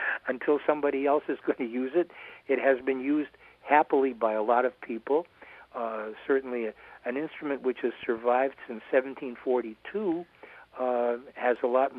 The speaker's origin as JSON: {"language": "English", "town": "Detroit", "region": "Michigan", "country": "United States", "tie": "born or raised there", "said": "in the years when I was growing up in Detroit"}